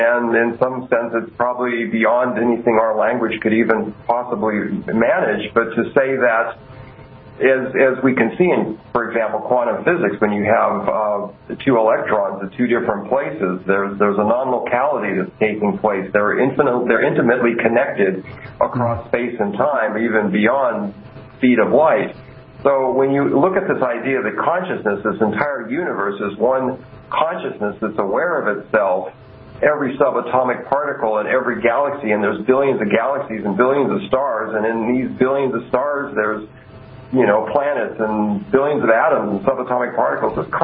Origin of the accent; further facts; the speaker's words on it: California, United States; And I come from Silicon Valley